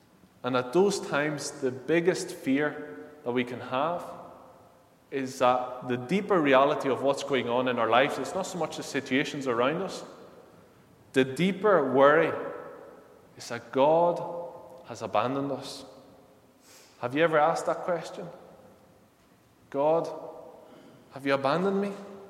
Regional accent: Naples, Campania, Italy; moved away; As I said, I was brought up in Italy. I was brought up in Naples, in the city of Naples in Italy.

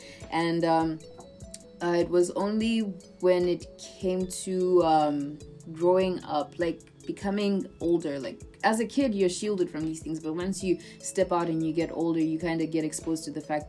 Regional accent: Botswana; also born or lived in Zimbabwe; Botswana is like my home. I can honestly say Botswana is my home, despite the fact that I am a foreigner, and I know I've never forgotten that. And Zimbabwe's always been like, that's my home country, that's the motherland for me.

